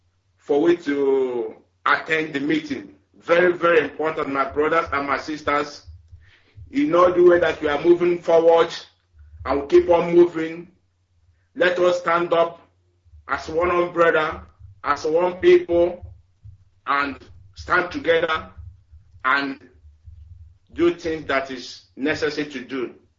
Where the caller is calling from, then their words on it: Manchester, North West England, United Kingdom; I'm calling from Manchester.